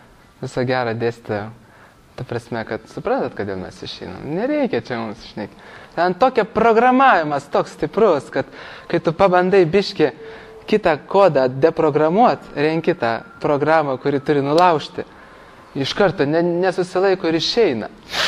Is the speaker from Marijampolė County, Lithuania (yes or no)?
no; Vilnius, Vilnius County, Lithuania; čia aš vilnietis, dabar aš savartinė gyvenu.